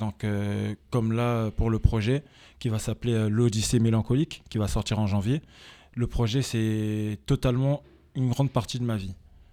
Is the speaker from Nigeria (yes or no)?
no; Paris, Île-de-France, France; now in Amiens, France; C'est pas exactement originaire de Nice, je suis originaire de Paris.